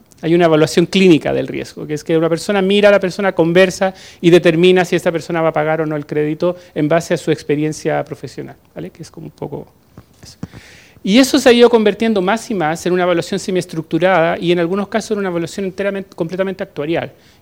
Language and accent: Spanish; Chile; yo soy chileno